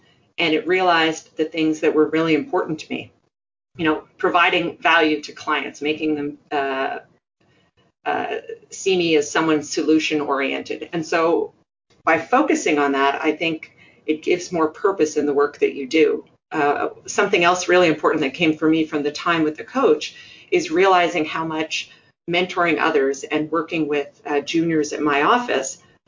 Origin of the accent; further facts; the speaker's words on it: Quebec, Canada; now in Halifax, Canada; I'm not from Nova Scotia. I've chosen, and with my husband, we've chosen to make Halifax our home. I'm from Quebec originally.